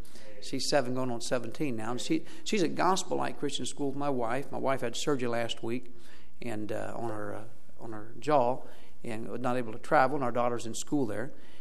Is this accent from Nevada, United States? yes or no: no; Ohio, United States; Now, I was raised in Ohio, but I've been a Bears fan since birth.